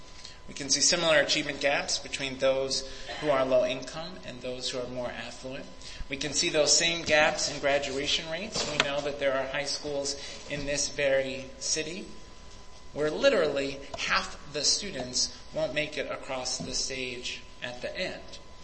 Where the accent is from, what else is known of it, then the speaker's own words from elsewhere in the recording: New York City, New York, United States; I grew up in New York City, in Brooklyn. I went to PS 276 in Canarsie.